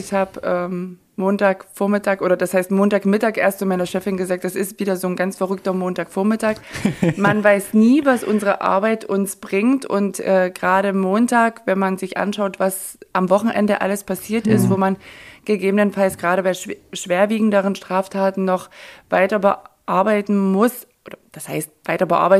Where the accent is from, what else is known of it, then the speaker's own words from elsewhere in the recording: Lusatia, Germany; born there; Ich bin gebürtige Sorbin, genau.